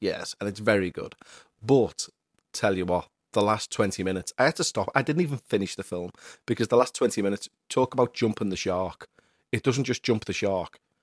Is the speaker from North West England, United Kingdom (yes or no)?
yes; Aintree, North West England, United Kingdom; something very terrifying has happened in my hometown. Yes, in Aintree, which is a suburb of Liverpool where they host the Grand National.